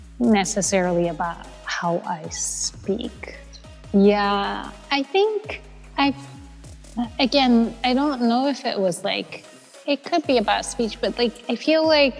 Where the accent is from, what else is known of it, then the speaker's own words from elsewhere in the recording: Japan; English is a second language; now in United States; Like, when I immigrated, of course, you know, all my other friends and peers in school were trying to correct certain speech patterns. So me being Japanese